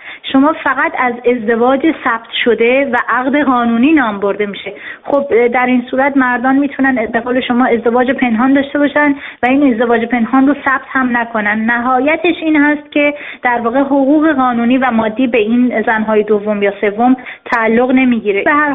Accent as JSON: {"language": "Persian", "country": "Iran", "tie": "born or raised there", "said": "به عنوان زنی که در اون جامعه بزرگ شدم"}